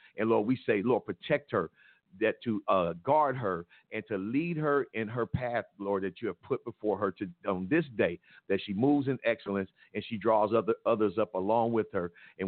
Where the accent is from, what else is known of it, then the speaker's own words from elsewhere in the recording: Compton, California, United States; I'm grateful to be a part of Compton. I grew up in Compton